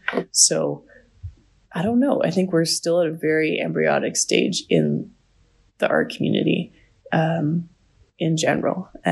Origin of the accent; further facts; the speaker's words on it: Canada; I think as a young person, I didn't really identify as Canadian until I went and traveled. And then I realized how much I do belong to my country.